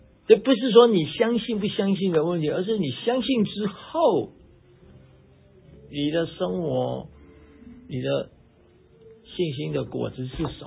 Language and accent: Chinese; China; 你知道我们中国人有人讲话是很负面的，对不对？